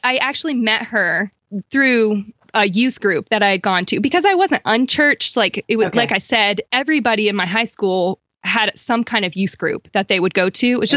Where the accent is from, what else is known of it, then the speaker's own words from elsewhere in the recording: Florida, United States; Well, I am from Florida. I like putting that out there because I love the beach. I'm not from the beach, but I love the sunny state of Florida.